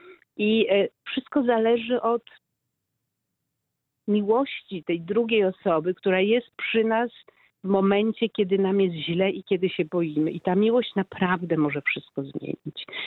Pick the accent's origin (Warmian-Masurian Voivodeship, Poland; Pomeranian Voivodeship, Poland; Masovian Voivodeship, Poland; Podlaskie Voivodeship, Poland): Masovian Voivodeship, Poland; Warsaw; ale jednak jestem z Warszawy i Warszawa jest moim miejscem na świecie.